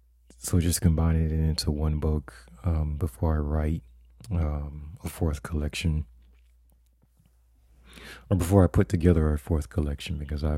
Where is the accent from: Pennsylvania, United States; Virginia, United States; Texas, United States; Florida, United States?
Florida, United States; Fort Lauderdale; I grew up in Fort Lauderdale, Florida, which is about 25 miles north of Miami.